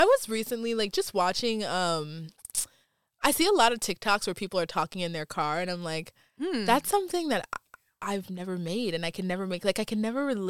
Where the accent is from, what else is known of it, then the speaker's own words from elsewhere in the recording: New York City, New York, United States; it's because we're from New York City.